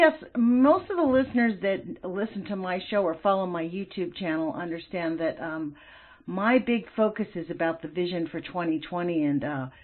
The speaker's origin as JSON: {"language": "English", "country": "United States", "said": "I mean, literally, it's kind of shocking for me as an American."}